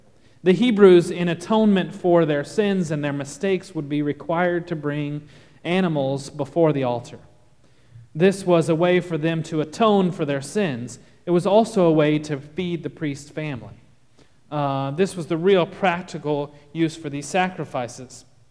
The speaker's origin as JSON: {"language": "English", "region": "Texas", "country": "United States", "accent": "Texas", "said": "I get my Texas accent comes out just a little bit."}